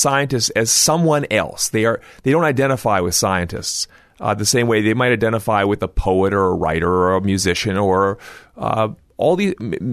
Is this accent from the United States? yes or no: yes; Cleveland, Ohio, United States; also born or lived in Illinois; Well, I grew up in the Midwest, partly in Cleveland, partly in the middle of Illinois, where the University of Illinois campus is.